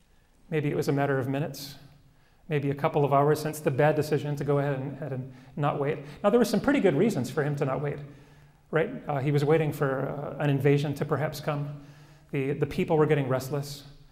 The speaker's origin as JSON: {"language": "English", "country": "United States", "said": "I'm an American, and Americans have a problem in that we don't like to wait very much."}